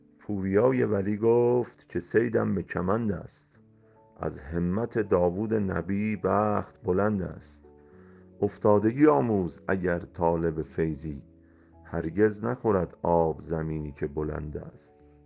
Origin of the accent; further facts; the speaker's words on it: Tehran, Tehran Province, Iran; بنده متولد شهران هستم، ولی به سبب اینکه محل کارمون 30 سال در جنت آباد هست و از بچگی توی جنت آباد بزرگ شدم